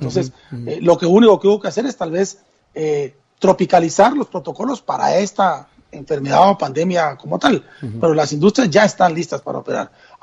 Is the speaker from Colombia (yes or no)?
no; Guatemala; y de una manera muy creativa, como somos los guatemaltecos.